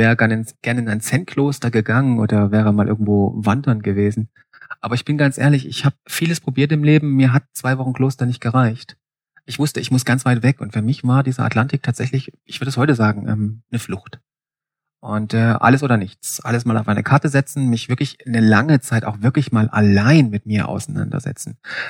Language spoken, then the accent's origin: German; Saxony, Germany; Ich komme eigentlich aus dem Erzgebirge, komme aus den Bergen, war vorher nie auf See, nie auf dem Meer.